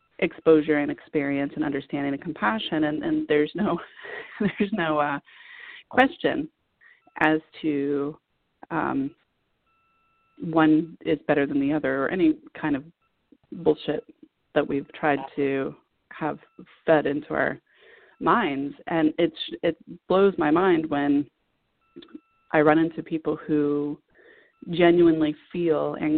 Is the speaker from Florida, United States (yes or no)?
yes; Miami, Florida, United States; growing up in Miami, it's very multicultural.